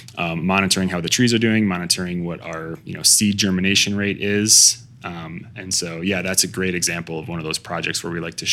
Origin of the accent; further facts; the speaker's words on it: Minnesota, United States; Yeah, so, you know, originally I'm from Minnesota.